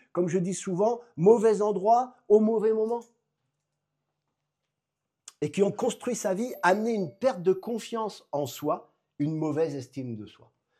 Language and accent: French; Normandy, France; Chez nous, dans le Calvados, on fait cuire la pomme pour qu'elle devienne un alcool.